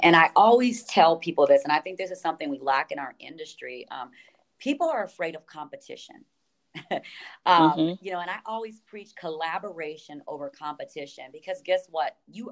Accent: Gary, Indiana, United States; I'm 100% Boricua, you know, born and raised in Gary, Indiana. So as my daddy would say, we're soul Ricans.

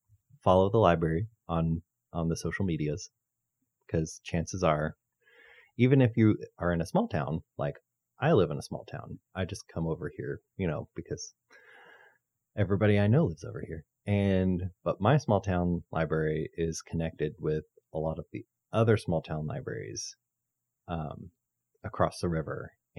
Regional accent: Georgia, United States; I'm from Georgia.

